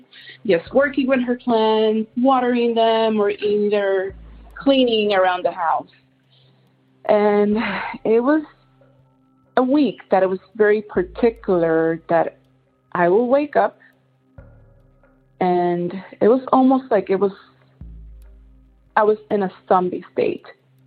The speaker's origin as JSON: {"language": "English", "country": "Puerto Rico", "tie": "born or raised there", "said": "she came from the States because I was raised in Puerto Rico with my grandma."}